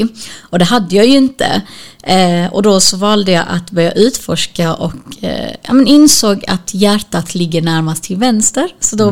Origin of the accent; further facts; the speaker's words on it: Sweden; born there; Utöver det så kommer jag ifrån Kurdistan. Mina föräldrar är därifrån. Jag är född här i Sverige. Så jag har rötter där borta.